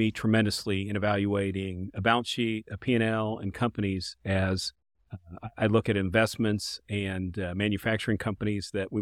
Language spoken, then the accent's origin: English; Midwest, United States; born there; So I was born here in the Midwest